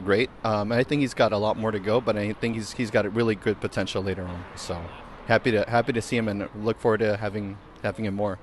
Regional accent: Long Beach, California, United States; I'm from Long Beach.

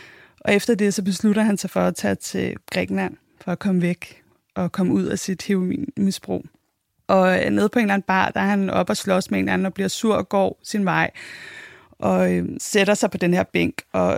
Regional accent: Copenhagen, Capital Region of Denmark, Denmark; Jeg blev født i 1984. Jeg er københavner.

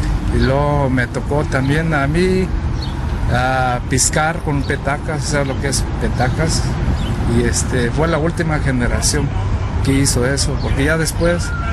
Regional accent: Mascota, Jalisco, Mexico; También de mi pueblo, Mascota, Jalisco, pero bueno.

